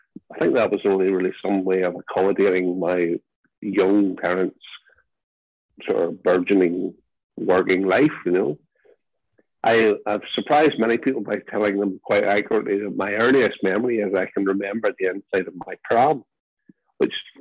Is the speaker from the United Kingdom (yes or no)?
yes; Ballymena, Northern Ireland, United Kingdom; I grew up in Ballymena into, I suppose, yes, a Protestant Presbyterian family.